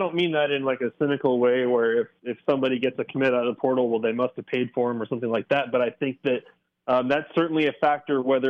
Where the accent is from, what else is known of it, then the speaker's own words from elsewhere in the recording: Lincoln, Nebraska, United States; Yeah, I grew up in Lincoln, Nebraska, and so when you grow up there, especially as a child of the 90s, you were raised in a place where college football is the number one thing and the only thing